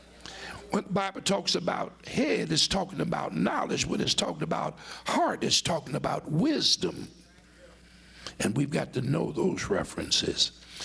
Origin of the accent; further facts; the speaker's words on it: New Orleans, Louisiana, United States; From New Orleans, a lot of them folk, I'm from the Mighty Nine.